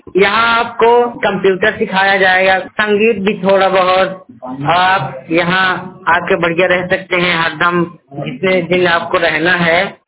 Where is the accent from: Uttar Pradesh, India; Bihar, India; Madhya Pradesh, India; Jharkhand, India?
Madhya Pradesh, India; जिला केडी का रहने वाला हूँ मध्य प्रदेश का। मैं दिल्ली नजरगढ़ कृष्णा विहार राष्ट्रीय blind school and training centre में ट्रेनिंग कर रहा हूँ कंप्यूटर की।